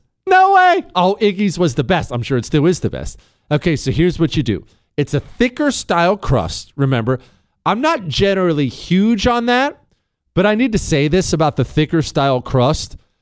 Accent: Toronto, Ohio, United States; also born or lived in Steubenville; I was born in Steubenville, Ohio. I grew up in a tiny town called Toronto, Ohio, that is right next to Steubenville, Ohio.

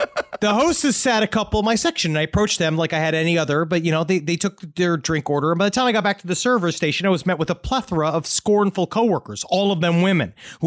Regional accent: Virginia Beach, Virginia, United States; In my hometown of Virginia Beach

